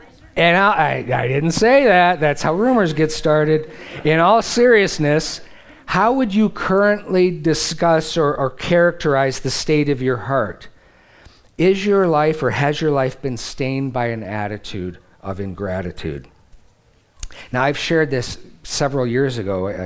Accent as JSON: {"language": "English", "region": "Midwest", "country": "United States", "said": "I'm a Midwesterner, remember when Cleveland, when Lake Erie caught on fire in the 70s?"}